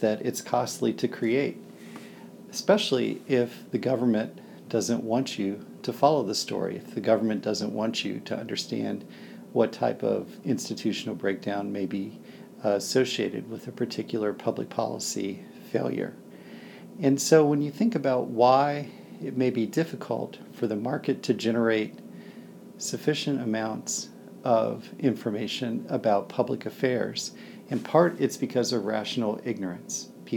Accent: Raleigh, North Carolina, United States; My hometown newspaper is the Raleigh News and Observer.

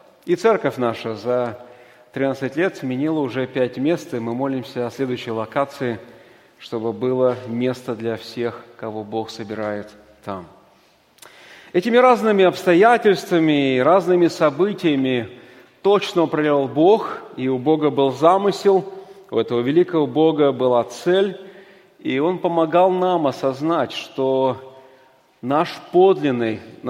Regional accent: Kemerovo, Kemerovo Oblast, Russia; also born or lived in Berezovsky; я родился, и моя семья прожила там до моего 5-летнего возраста. Это город Березовский, там я и родился, Кемеровская область. Потом переехали в столицу этой области, там буквально 20 минут, город Кемерово, где прошли мои школьные, студенческие годы.

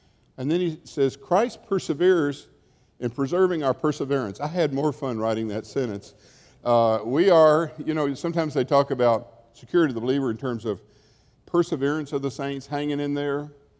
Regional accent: Nashville, Tennessee, United States; I'm just from Nashville. We talk that way in Nashville.

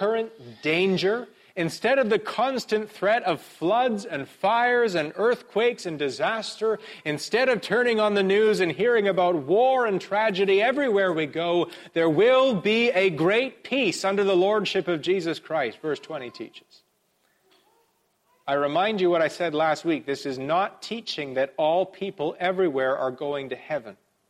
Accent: Canada; I'm from Canada.

